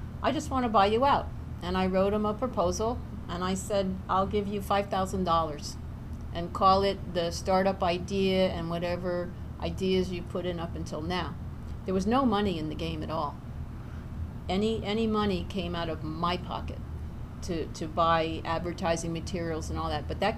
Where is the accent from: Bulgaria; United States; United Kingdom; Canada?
United States; You know, I'm from the States. I barely speak Spanish.